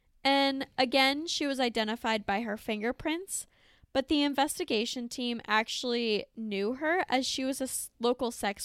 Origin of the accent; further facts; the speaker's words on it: Michigan, United States; I'm the one from Michigan.